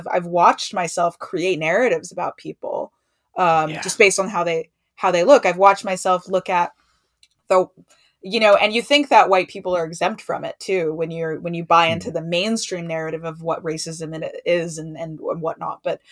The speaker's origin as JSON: {"language": "English", "region": "New York", "country": "United States", "tie": "born or raised there", "said": "the fact that I grew up in New York, which is incredibly diverse."}